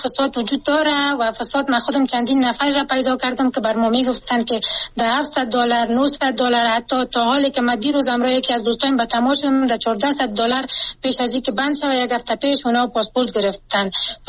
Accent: Afghanistan; چون خودم یک شهروند هستم، از افغانستان هستم

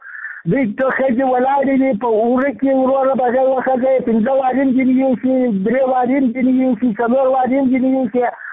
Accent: Ghazni, Afghanistan; زه د غزنی دی ولایت کې مرکز دی ولسوالۍ یم.

